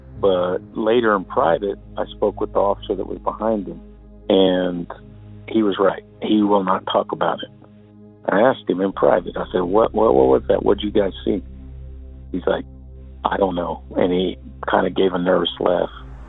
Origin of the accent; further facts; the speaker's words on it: Odessa, Texas, United States; I'm originally from West Texas, Odessa specifically.